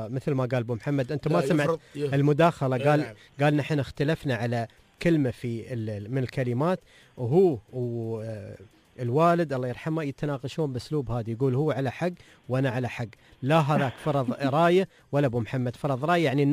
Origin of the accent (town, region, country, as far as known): United Arab Emirates